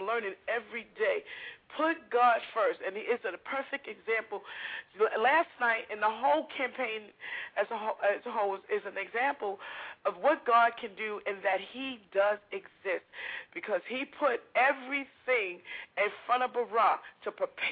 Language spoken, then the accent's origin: English; Holyoke, Massachusetts, United States; I'm from Hollyoke.